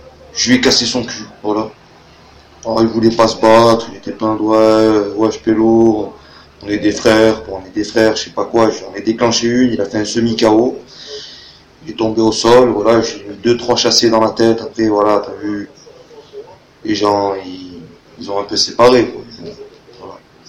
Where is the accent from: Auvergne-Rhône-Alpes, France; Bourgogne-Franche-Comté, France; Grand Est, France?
Auvergne-Rhône-Alpes, France; Lyon; Bon, je suis un pélo du secteur, je suis de Lyon.